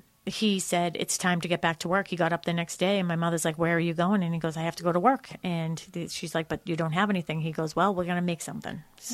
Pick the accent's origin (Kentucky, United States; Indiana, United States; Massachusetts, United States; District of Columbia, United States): Massachusetts, United States; Dorchester; also born or lived in Randolph, United States; So I was born in Dorchester. And then when I was five, they moved to Randolph.